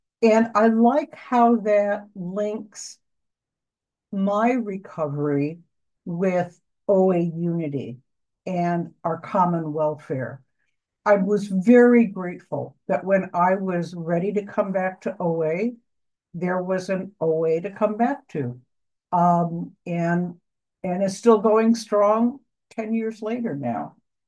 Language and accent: English; New Jersey, United States; I'm from South Jersey.